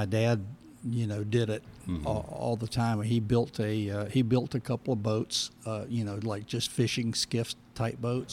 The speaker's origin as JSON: {"language": "English", "town": "St. Augustine", "region": "Florida", "country": "United States", "tie": "born or raised there", "said": "And then growing up in St. Augustine, which was a big arts community"}